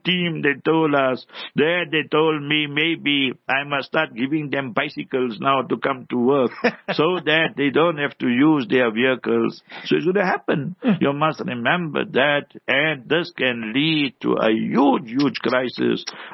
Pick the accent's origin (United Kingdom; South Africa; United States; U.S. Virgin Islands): South Africa; born there; We are the victims of apartheid. I was born in apartheid. I was born in the African location.